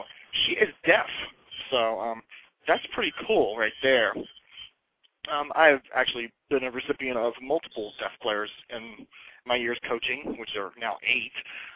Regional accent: East Coast, United States; I'm not very good with directions as I'm from the East Coast

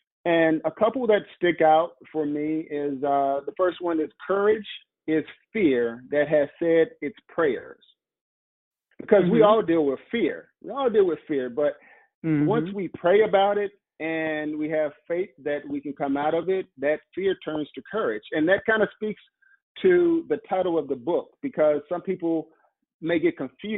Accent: Lake Village, Arkansas, United States; I'm from Lake Village, Arkansas. Most people don't know about that area of the country. So I wanted to highlight my hometown.

